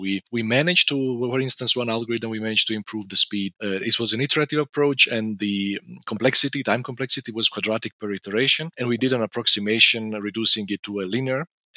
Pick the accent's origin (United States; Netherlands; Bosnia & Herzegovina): Bosnia & Herzegovina; English is a second language; moved away as an adult; now in Germany; Originally, I come from Bosnia.